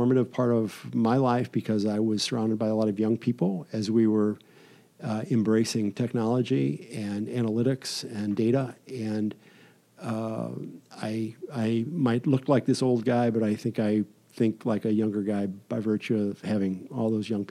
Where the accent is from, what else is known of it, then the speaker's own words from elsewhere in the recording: Afton, Missouri, United States; my family and I moved to South County when I was a little guy, and I was raised mostly in Afton, parochial schools.